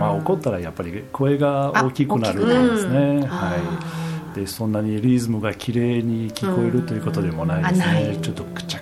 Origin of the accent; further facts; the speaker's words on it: Grenoble, Auvergne-Rhône-Alpes, France; Japanese is a second language; フランス人です、グルノーブル出身です